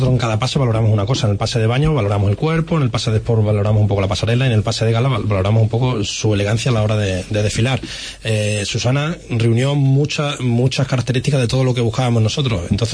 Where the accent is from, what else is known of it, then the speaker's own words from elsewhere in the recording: Extremadura, Spain; nosotros somos promotores extremeños